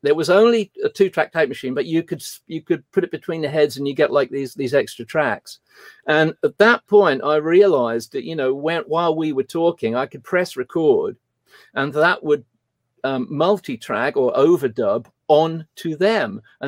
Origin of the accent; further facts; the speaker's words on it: Cambridge, East of England, United Kingdom; because I came from Cambridge, which is like 10 miles down the road, where you can see Ely Cathedral.